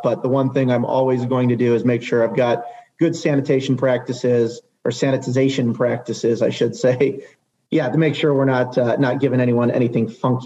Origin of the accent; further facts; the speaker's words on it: Michigan, United States; I was more from the Metro Detroit kind of Ann Arbor sphere.